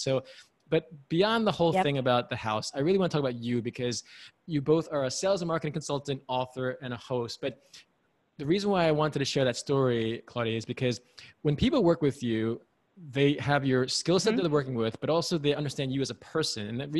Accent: New York, United States; I'm a New Yorker

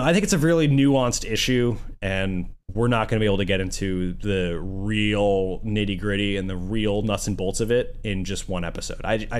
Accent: the South, United States; Like, you know, I grew up in the South.

